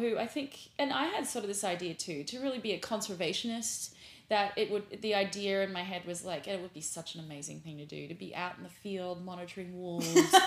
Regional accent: Australia; You know, I grew up in Australia, so I was very lucky to grow up in a place that, even in an urban environment, you're surrounded by nature

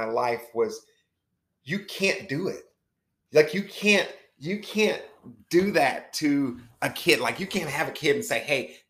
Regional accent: North Carolina, United States; It was, so I'm from Warren County.

